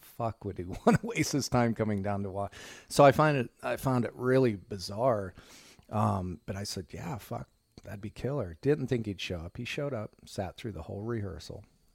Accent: Monticello, Indiana, United States; I'm from Monticello, so we were like 45 minutes away from each other

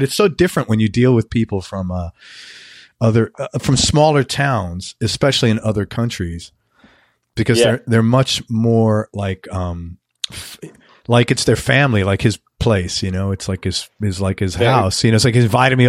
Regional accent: New York City, New York, United States; now in Tampa, United States; And, you know, even here in Tampa is a nicer, it's a smaller town feel than growing up in New York City, for example, you know.

